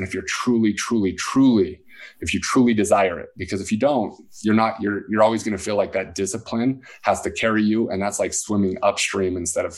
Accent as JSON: {"language": "English", "town": "Salt Lake City", "region": "Utah", "country": "United States", "tie": "born or raised there", "said": "When I was growing up in Salt Lake City, my kids were playing Nintendo when it was snowing."}